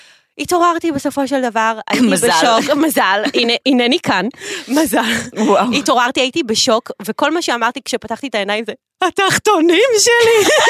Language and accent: Hebrew; Petah Tikva, Central District, Israel; חבר ילדות, פתח תקווה, גדלנו ביחד